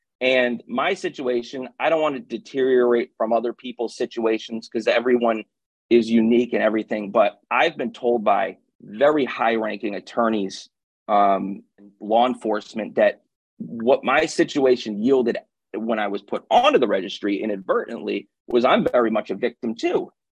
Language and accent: English; New England, United States; I'm from the New England area, so I'm not familiar with the circumstance that her son is unfortunately involved in.